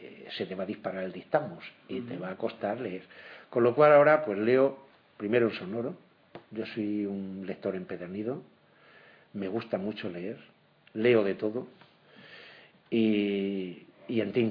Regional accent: Valencian Community, Spain; Y yo me siento cómodo en mi tierra, en el Levante español, la provincia de Alicante y en mi pueblo.

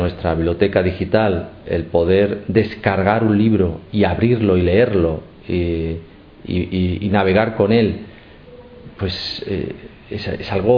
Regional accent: Utrera, Andalusia, Spain; Uy, yo soy de Andalucía. Me quedo con una puesta de sol de Ayamonte, con un paseo por las playas de Chiclana y por una primavera en la campiña de mi pueblo, de Utrera

